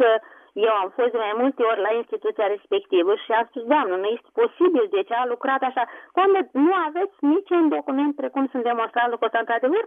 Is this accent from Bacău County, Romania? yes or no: yes; Bacău, Bacău County, Romania; Sunt reclamarea din Bacău.